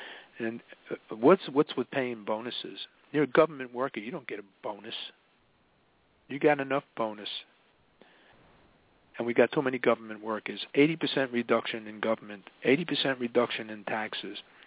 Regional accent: New York, United States; Yeah, he was from Maryland. I'm from New York.

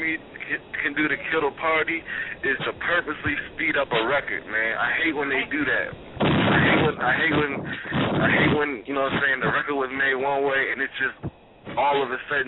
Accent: Virginia, United States; also born or lived in Atlanta; now in New Jersey, United States; I just moved to New Jersey from Atlanta, but you know I'm from Virginia.

